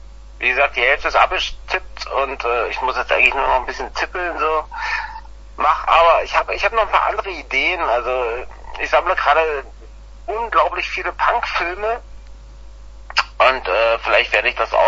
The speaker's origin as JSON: {"language": "German", "region": "East Germany", "country": "Germany", "said": "Ich komme zwar aus dem Osten, aber."}